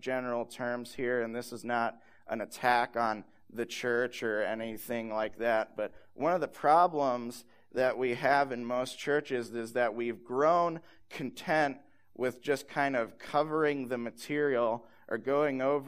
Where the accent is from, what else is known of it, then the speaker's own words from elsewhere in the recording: the South, United States; I'm from the South, and we have Shoney's there, all right?